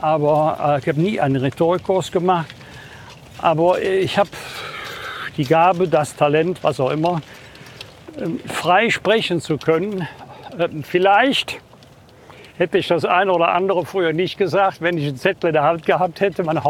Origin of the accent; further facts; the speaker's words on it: Bergisch Gladbach, North Rhine-Westphalia, Germany; in Bergisch Gladbach, obwohl ich ja 1977, lang ist es her, Prinz war in Bergisch Gladbach, das ist für mich natürlich meine Heimatstadt verbunden.